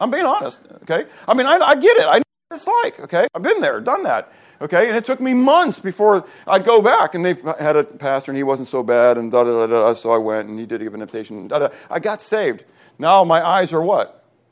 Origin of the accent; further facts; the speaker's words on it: Pittsburgh, Pennsylvania, United States; We walked in the snow uphill both ways. I was from Pittsburgh.